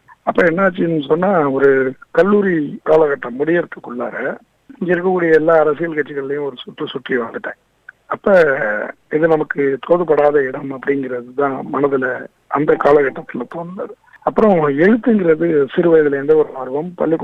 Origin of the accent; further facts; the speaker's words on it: Mannargudi, Tamil Nadu, India; இயல்பாவே சின்ன வயதுல இருந்து ஒரு அரசியல் குடும்ப பின்னணியில வந்தவனா. மன்னார்குடி என்னுடைய சொந்த ஊர்.